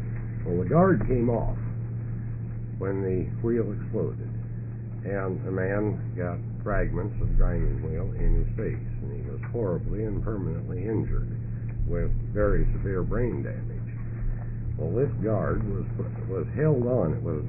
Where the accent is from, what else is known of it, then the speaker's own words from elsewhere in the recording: Burns, Oregon, United States; I am a lawyer from Burns, Oregon, and I would like to appreciate the opportunity to comment upon Senate Bill 134